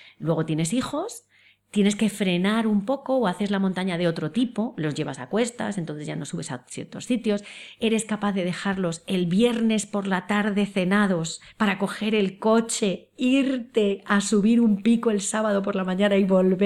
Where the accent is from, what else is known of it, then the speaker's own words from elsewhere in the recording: Madrid, Community of Madrid, Spain; also born or lived in Villalba; Yo que soy de Madrid, mis padres son de Madrid, mis abuelos eran de Madrid.